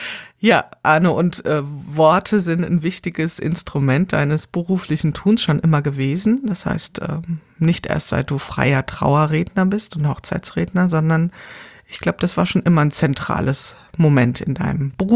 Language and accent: German; Wiesbaden, Hesse, Germany; weil ich komme ja hier aus Wiesbaden